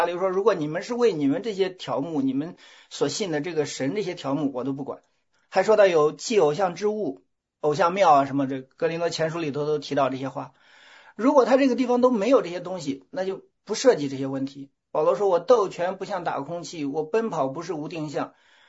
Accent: Matun, China; now in Beijing, China; 他不能去我老家，去我那个麻屯镇下河村去那儿

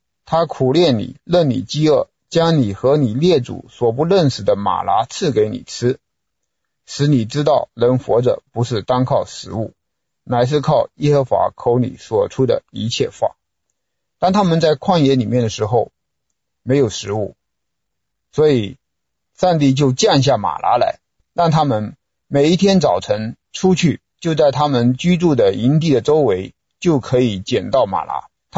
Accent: China; 我们中国人也有一句俗话，叫做“民以食为天”。

